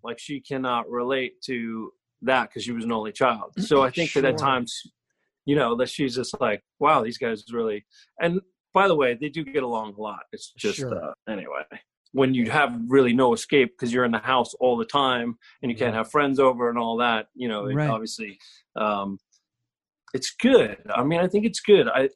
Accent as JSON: {"language": "English", "town": "Los Angeles", "region": "California", "country": "United States", "said": "just in L.A. Is okay, a little place called Mount Washington."}